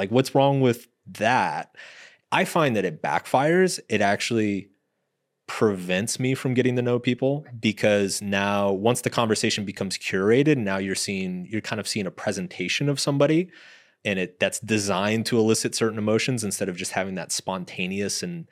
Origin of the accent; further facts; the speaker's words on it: Texas, United States; also born or lived in New York City; now in California, United States; I grew up in Texas and moving to California in particular. I mean, you know, so I lived in New York City for a long time.